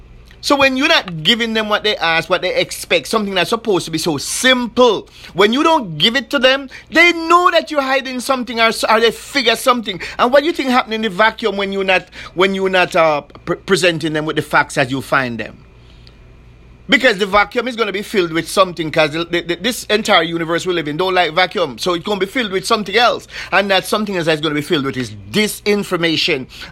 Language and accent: English; Jamaica; how we as Jamaican or the Jamaican people are supposed to operate?